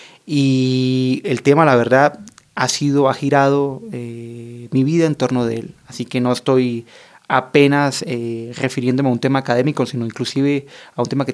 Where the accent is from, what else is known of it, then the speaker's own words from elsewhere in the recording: Villavicencio, Meta, Colombia; Yo soy de Villavicencio, pero yo me defino no por mi ciudad, mi territorio, sino por la afición a mi equipo.